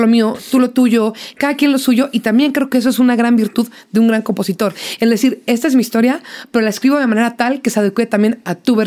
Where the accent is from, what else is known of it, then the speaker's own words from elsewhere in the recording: Mexico; soy mexicana